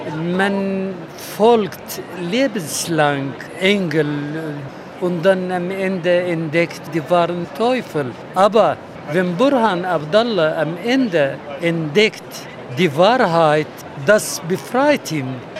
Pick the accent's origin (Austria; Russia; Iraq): Iraq; Kirkuk, Kirkuk Governorate; German is a second language; In Kirkuk, wir sprechen 4-5 Sprachen. Ja. Ich bin Araber, ja, aber wir sprechen Türkisch, wir sprechen Kurdisch, Syrisch.